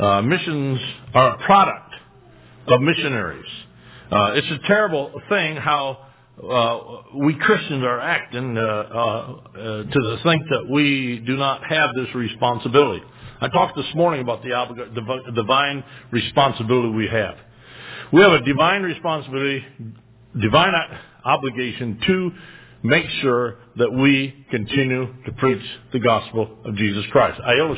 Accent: United States; it's always nice to know that I am an American citizen

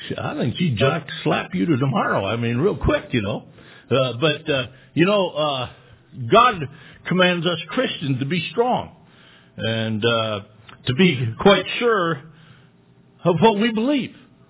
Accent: United States; And I enjoy the fact that I'm an American.

